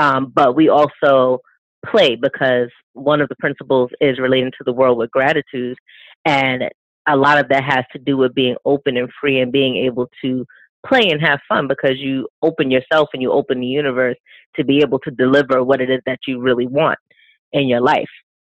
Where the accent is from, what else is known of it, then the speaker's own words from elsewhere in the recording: New York, United States; originally it did start off as a more local club in New York, because I'm from New York.